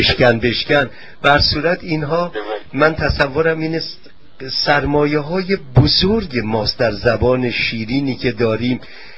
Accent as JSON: {"language": "Persian", "country": "Iran", "said": "میدونید که ما ایرانی ها چجوری میخونیم؟"}